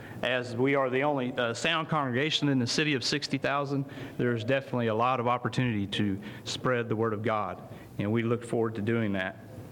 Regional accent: Senton, Texas, United States; And I grew up in Senton, Texas, and some of you may have heard that name before.

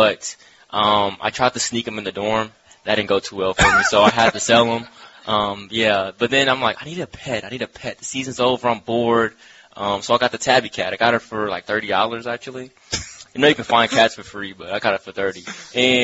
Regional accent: Milwaukee, Wisconsin, United States; I'm from Milwaukee, Wisconsin

